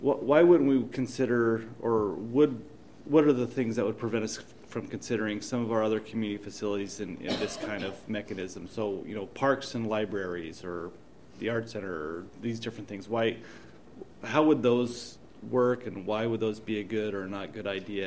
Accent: California, United States; because I knew where I grew up in California, they had community facilities districts.

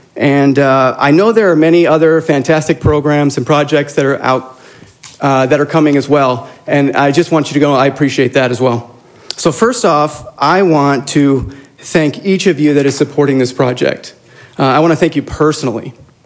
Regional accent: Mesa, Arizona, United States; I'm proud to say that I come from Mesa

